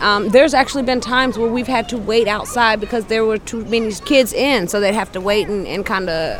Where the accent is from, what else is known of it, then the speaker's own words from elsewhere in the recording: Austin, Texas, United States; When I was younger, we actually hung out with my aunt. She stayed next door, and she would watch kind of all the kids in the neighborhood